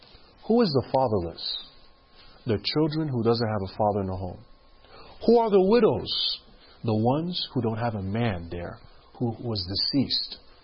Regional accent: Queens, New York, United States; I grew up in Queens, New York.

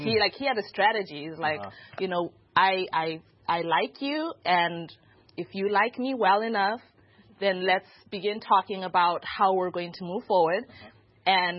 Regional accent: Zimbabwe; I'm from Zimbabwe.

